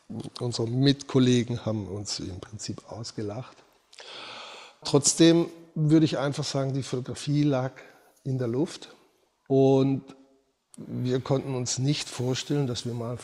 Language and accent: German; Baden-Württemberg, Germany; Also ich bin ja im Schwarzwald groß geworden, in einer Kleinstadt.